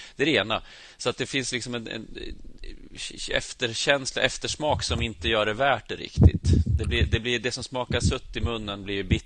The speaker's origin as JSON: {"language": "Swedish", "country": "Sweden", "tie": "born there", "said": "du och jag har gemensamt att vi är födda i Sverige"}